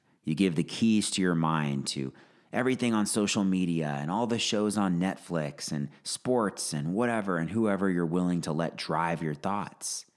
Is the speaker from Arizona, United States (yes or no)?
yes; Phoenix, Arizona, United States; Last night, a random Tuesday in my hometown of Phoenix